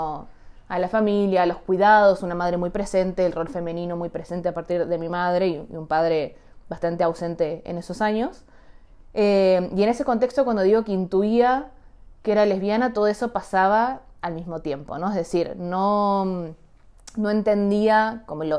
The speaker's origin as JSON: {"language": "Spanish", "region": "Santiago del Estero", "country": "Argentina", "tie": "born or raised there", "said": "yo crecí en Santiago del Estero, en la capital, pero en Santiago del Estero al fin, en una familia bastante conservadora, católica, pero no practicante"}